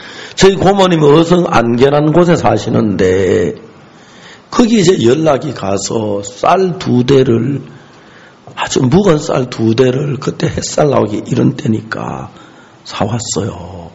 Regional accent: Seonsan, North Gyeongsang, South Korea; 제 고향 선산은 여러분 고속도로 타고 내려가다 그 중부 고속도로에 선산 인터체인지가 있습니다. 아, 선산 휴게소가 있습니다.

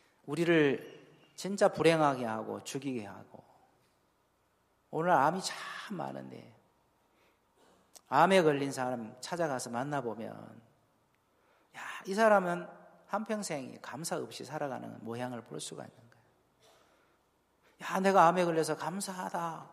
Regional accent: Goheung, South Jeolla, South Korea; 저는 전라남도 고흥에서 왔습니다. 고흥은 이제 불어의 고장이거든요.

